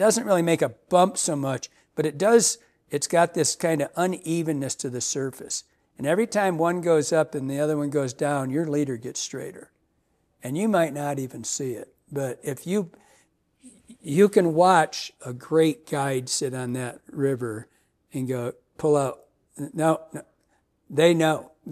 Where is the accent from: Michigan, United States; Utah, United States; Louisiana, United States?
Michigan, United States; first 20 years of my life was steelhead, salmon, and technical drive stuff, all hatch stuff, because I grew up in Michigan